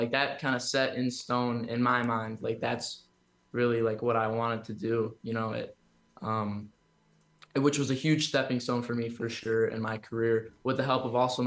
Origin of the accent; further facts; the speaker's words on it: Chicago, Illinois, United States; Like I'm from Chicago.